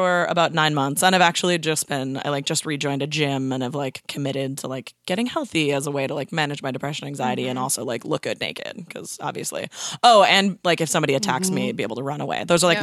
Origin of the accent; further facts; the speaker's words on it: Minnesota, United States; also born or lived in Boston, United States / Los Angeles, United States; I born and raised in Minnesota, went to Boston, went to BU for college, lived in LA for a year, like working in the film industry, and then ended up coming back here about 8 years ago.